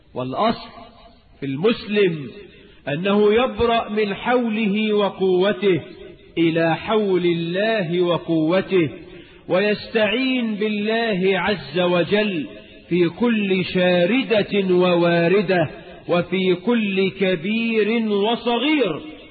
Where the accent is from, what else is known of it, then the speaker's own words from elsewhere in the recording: Egypt; بلدنا مصر